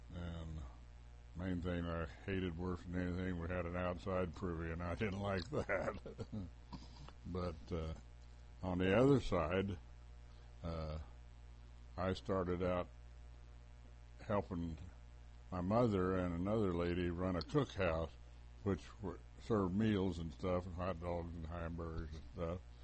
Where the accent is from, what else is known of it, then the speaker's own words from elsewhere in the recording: Kinsley, Kansas, United States; born there; I was born in Kinsley, Kansas on May the 11th, 1925.